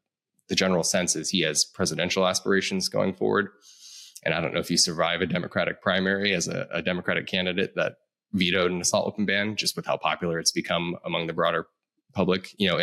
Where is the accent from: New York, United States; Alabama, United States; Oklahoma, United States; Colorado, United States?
Colorado, United States; So out of big news out of my home state, for the first time in the state's history